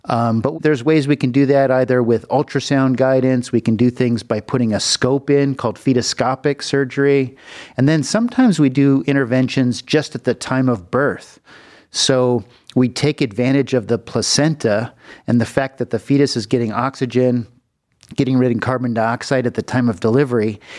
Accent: Los Angeles, California, United States; I'm from California. I was born in the Los Angeles region in the Valley.

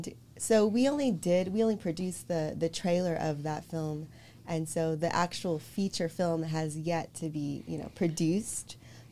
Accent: San Jose, California, United States; growing up in East San Jose is similar, I'm sure, to growing up in East LA, you know, same vibes, same type of people.

